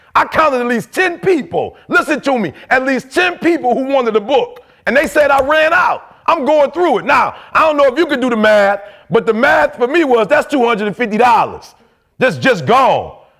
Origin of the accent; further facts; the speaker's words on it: Detroit, Michigan, United States; I'm from Detroit. We hustlers.